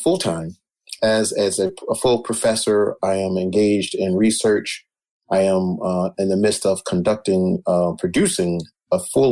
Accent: Baltimore, Maryland, United States; So, I was born in Baltimore, born and reared in Baltimore from what we would call very simple folks.

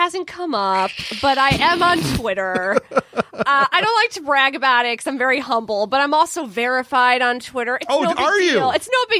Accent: Chicago, Illinois, United States; I am the Chicagoan.

